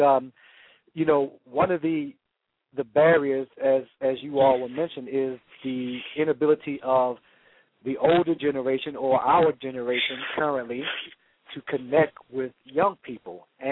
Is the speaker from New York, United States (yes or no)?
yes; Brooklyn, New York, United States; now in Chicago, United States; I'm from Brooklyn, but here in the Chi.